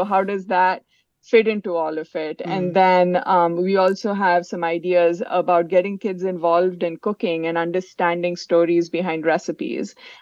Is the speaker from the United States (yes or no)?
no; India; My husband's American, I'm Indian.